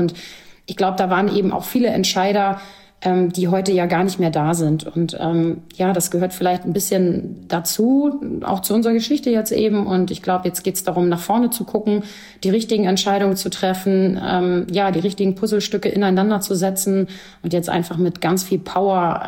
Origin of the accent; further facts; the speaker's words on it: Hamburg, Germany; born there; ich bin hier in Hamburg geboren